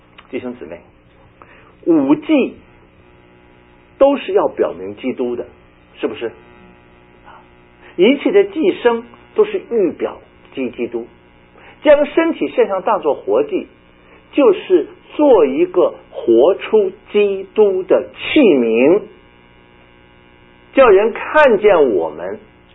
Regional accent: Beijing, China; 我们北京人说就是还没门了呢

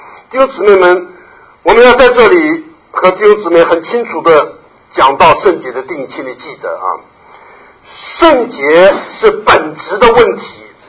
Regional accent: China; 我们中国人不管他什么平安不平安，就问了你吃饱了没？中国人是关心肚子问题

